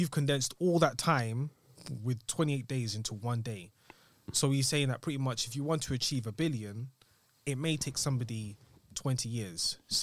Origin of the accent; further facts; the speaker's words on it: Chafford Hundred, East of England, United Kingdom; especially where we grew up in Chafford.